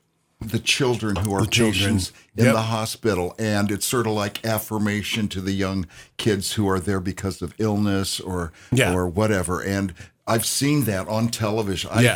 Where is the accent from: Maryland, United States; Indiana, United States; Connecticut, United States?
Indiana, United States; And I came from Indiana, which is the center of high school basketball.